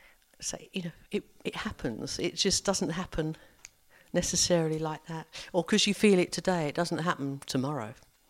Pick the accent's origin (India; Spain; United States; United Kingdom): United Kingdom; Southend-on-Sea, East of England; From the end of Southend Pier, which is where we grew up in Essex